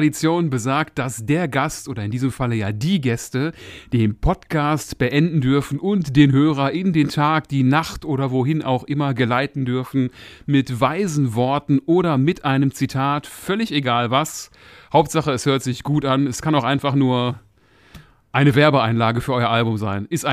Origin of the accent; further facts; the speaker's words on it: Germany; Also mir so als Deutscher müsste ich jetzt ja sagen, nur deutsches Bier ist lecker